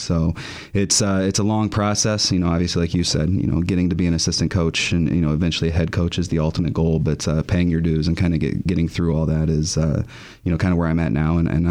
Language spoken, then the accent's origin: English; Indiana, United States; growing up in Indiana, obviously, you know, it's you know, God family basketball.